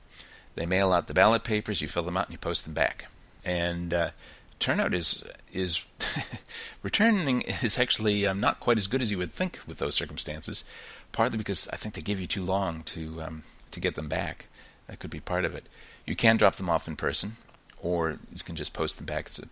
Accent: Birkenhead, Auckland, New Zealand; North Shore City called Birkenhead, and that's what they wanted to know. They didn't want to know that I was from North Shore City. They wanted to know that I was from Birkenhead.

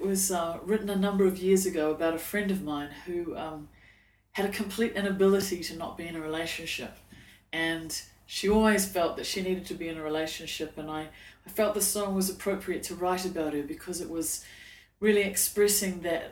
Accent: Dunedin, Otago, New Zealand; I'm from New Zealand. So this is where I grew up, right down in the bottom of New Zealand, in the cold, cold south, in a place called Dunedin, which is a very Scottish town.

